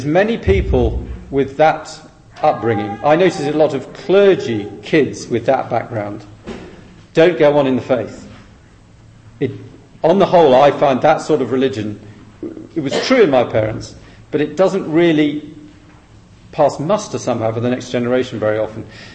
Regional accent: Shrewsbury, West Midlands, United Kingdom; also born or lived in Uganda / Fiji; I have some roots in Fiji, where my parents worked for 15 years, so a lot of my childhood, early adulthood. Our home base in England, which is where the accent comes from, is Shrewsbury, between Birmingham and the Welsh border.

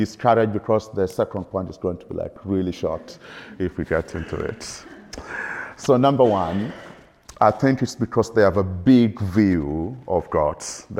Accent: Netherlands; So I thought I should put in this because I'm from the Netherlands.

